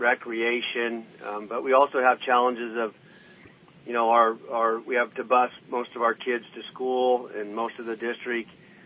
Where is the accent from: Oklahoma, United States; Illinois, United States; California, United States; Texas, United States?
California, United States; Redding; born there; You know, I was born in Redding. My family homesteaded in Siskiyou County, and, you know, I love California